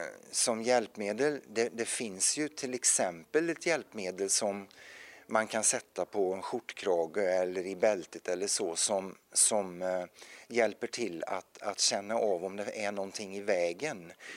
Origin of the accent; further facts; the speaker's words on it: Tibro, Västra Götaland County, Sweden; now in Gothenburg, Sweden; Alltså jag är ju uppväxt i Tibro